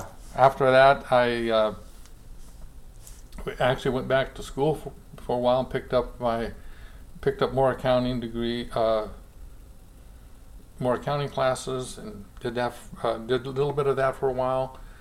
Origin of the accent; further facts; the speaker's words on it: Sedalia, Missouri, United States; born there; Actually, I was born in Missouri. In Missouri, thank you.